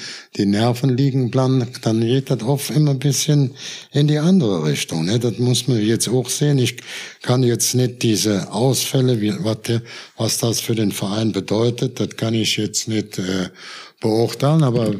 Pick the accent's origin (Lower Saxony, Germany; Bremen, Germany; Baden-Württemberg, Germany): Bremen, Germany; Das sage ich dir jetzt als Bremer